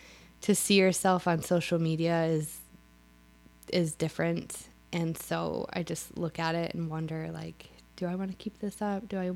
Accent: Michigan, United States; Yeah, I grew up in Michigan, and it's not as cold this year, and I think Michigan is just different.

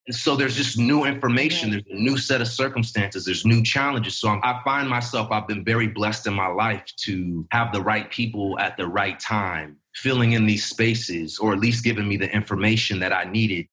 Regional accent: Hayward, California, United States; felt very unique to any of my friends growing up in Hayward, California, which is a city over from Oakland.

